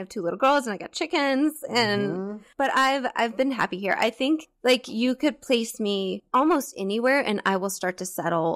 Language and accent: English; Georgia, United States; moved away; also born or lived in Texas / Alabama; I was born in Texas, grew up in Georgia, went to school in Alabama. I went to Auburn, and somehow I am now living in Massachusetts.